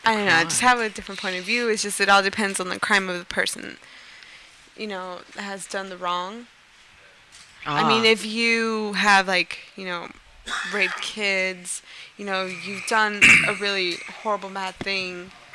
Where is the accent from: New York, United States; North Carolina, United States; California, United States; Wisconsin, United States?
California, United States; Huntington Park; I was growing up in East LA, Huntington Park. Yeah. I mean, I come from a Latin family and all that stuff, so.